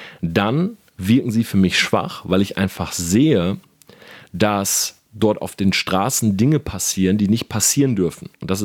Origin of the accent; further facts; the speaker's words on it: Delmenhorst, Lower Saxony, Germany; ich bin groß geworden in Delmenhorst. Das ist eine Stadt, wo es tatsächlich, glaube ich, mehr ausländische Einwohner gibt als Deutsche.